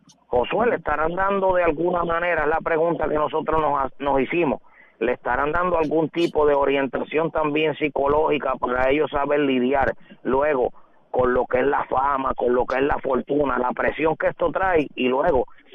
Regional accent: Aguada, Puerto Rico; la temperatura en mi pueblo de Aguada en este momento está a 97 grados.

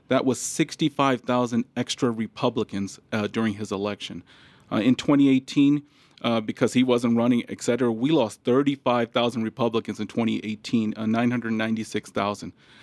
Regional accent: Philadelphia, Pennsylvania, United States; Pennsylvania, my home state, and all of a sudden, I'm from Philadelphia. I know the county.

